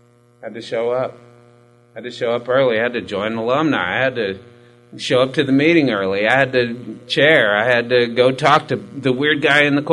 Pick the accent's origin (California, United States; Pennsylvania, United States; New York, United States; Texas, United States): Texas, United States; Austin; The way God has explained to me is, I'm from Austin, God is Dallas.